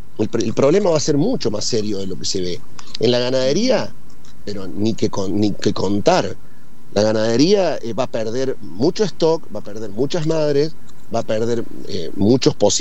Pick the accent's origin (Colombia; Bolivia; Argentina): Argentina; Ninguna de esas tres cosas tenemos nosotros como argentinos.